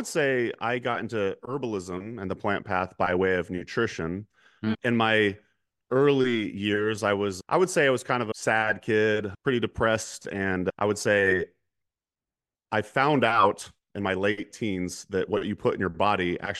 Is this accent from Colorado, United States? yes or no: no; Eugene, Oregon, United States; we went to the Red Barn in Eugene, Oregon, which is my hometown